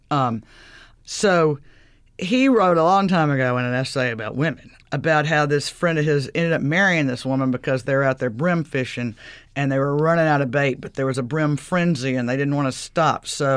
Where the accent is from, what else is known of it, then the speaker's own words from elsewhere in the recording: Mississippi, United States; And I grew up in the Mississippi Delta where we had to learn early on how to make up our own fun, and that's a really useful skill to have.